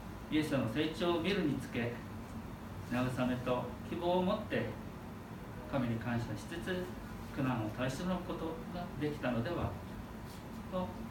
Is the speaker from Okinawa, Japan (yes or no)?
yes; Naha, Okinawa, Japan; born there; 私自身は沖縄の那覇で生まれましたし、でフェンスの向こう側ですね、金網の向こう側にある生活です。